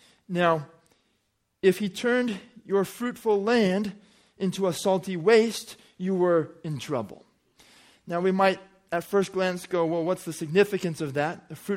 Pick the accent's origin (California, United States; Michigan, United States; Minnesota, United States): California, United States; I grew up in Southern California. It is a desert, but they pipe in millions of gallons of water probably every day from the Colorado River.